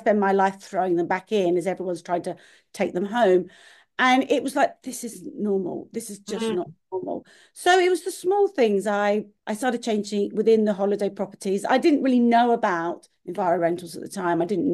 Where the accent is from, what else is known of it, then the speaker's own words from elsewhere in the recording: South East England, United Kingdom; I grew up on the Isle of Wight. I then moved back after 20 years working in the city